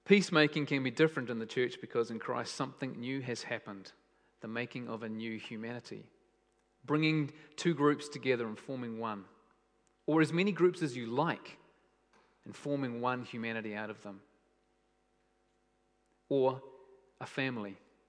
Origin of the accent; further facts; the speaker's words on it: Australia; as an Australian